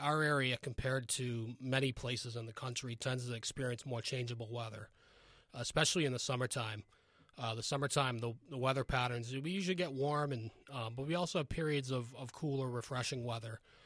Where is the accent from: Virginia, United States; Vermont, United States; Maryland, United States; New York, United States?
Vermont, United States; as most of us know, growing up in New England and here in Vermont